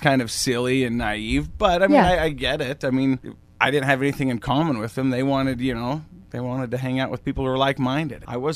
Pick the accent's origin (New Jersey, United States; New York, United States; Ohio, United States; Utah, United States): Utah, United States; Ogden; No, I'm from Ogden.